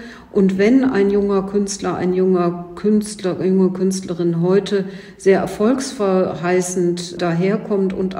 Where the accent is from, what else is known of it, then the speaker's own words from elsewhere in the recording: Cologne, North Rhine-Westphalia, Germany; Ich darf Ihnen als Kölnerin verraten